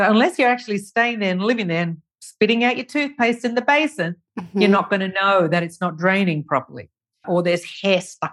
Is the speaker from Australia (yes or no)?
yes; Australia; I'm from Australia. My properties were there.